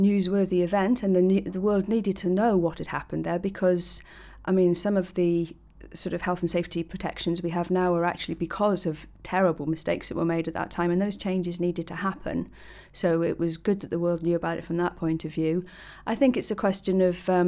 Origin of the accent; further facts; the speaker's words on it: Wales, United Kingdom; Well, I grew up in the Merthyr Valley, so I went past the scene of the accident on my way to school every day.